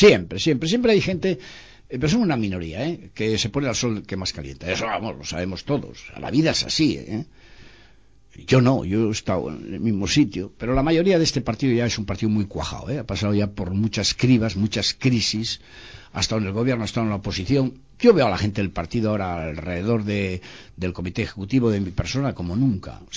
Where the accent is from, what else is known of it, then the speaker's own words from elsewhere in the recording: Cantabria, Spain; yo me considero profundamente español por ser cántabro.